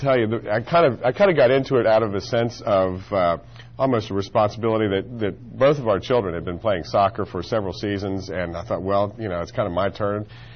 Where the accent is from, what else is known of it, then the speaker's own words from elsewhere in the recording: Virginia, United States; Yeah. Well, as I said, I grew up in Loudoun County. I lived in Leesburg for 32 years